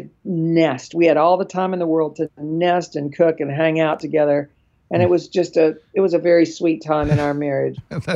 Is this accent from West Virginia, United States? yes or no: yes; West Virginia, United States; And I'm from West Virginia.